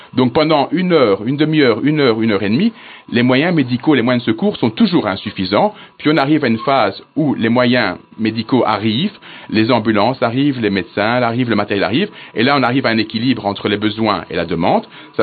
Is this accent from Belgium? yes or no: yes; Belgium; Donc, comment est-ce que la médecine de catastrophe a débuté chez nous en Belgique?